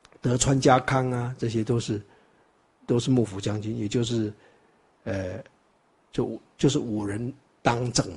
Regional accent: China; 那我们中国人就是很干脆了

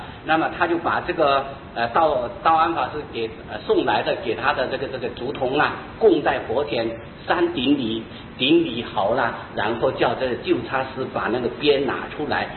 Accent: China; 我们是中国人，应当是按照我们中国的道统啊

